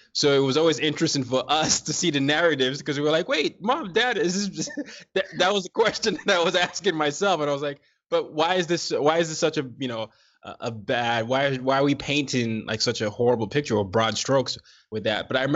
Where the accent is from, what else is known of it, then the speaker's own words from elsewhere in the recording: Nigeria; because I was from Nigeria.